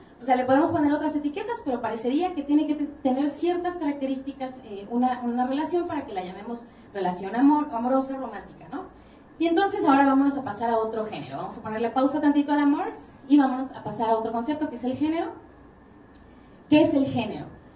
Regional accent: Tapachula, Chiapas, Mexico; yo tengo un hermano varón mayor, en Tapachula, Chiapas, de donde yo soy

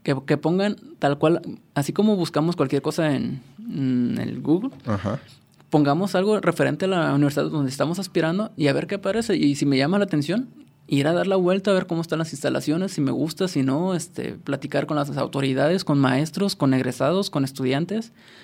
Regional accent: Tuxtla Gutiérrez, Chiapas, Mexico; moved away; yo soy de Tuxtla Gutiérrez, de Chiapas. Si hubiera yo tenido esa mentalidad, me hubiera yo quedado en Chiapas y no tendría, nunca hubiera yo salido de allá.

